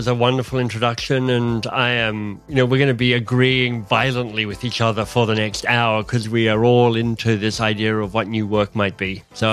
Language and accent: English; Australia; born there; But the first thing to know about me is I was born in Australia, but I was born to a British father.